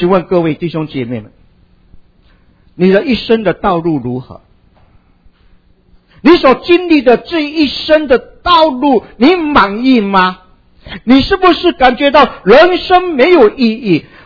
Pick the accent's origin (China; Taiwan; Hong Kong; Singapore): Singapore; 我是出生在一个拜偶像的家庭里面，每一个月的初一十五，我的祖母在家中一定要祭祀他所祭拜的偶像。我在家中的时候，我的妈妈常常把我带到新加坡的市区里面